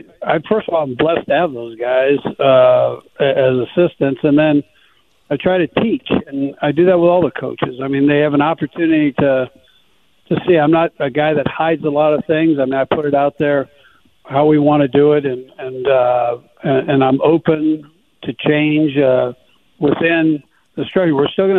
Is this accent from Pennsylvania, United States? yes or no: yes; Philadelphia, Pennsylvania, United States; And I take a lot of pride in feeling like, you know, I'm part of Philadelphia, and I love that part, you know.